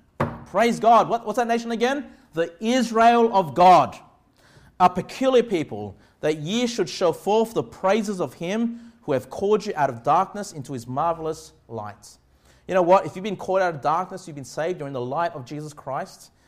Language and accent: English; Australia; born there; I guess as Aussies, I was born in Australia, I guess I'm south, okay?